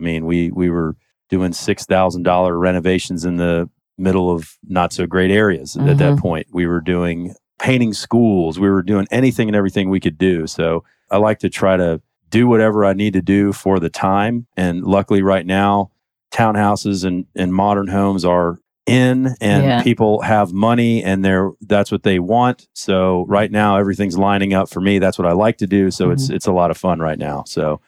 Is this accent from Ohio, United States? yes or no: no; East Cobb, Georgia, United States; So I'm a Georgia native. I was actually born in Piedmont Hospital. I grew up in East Cobb, went to Walton High School, and then went to Georgia Tech.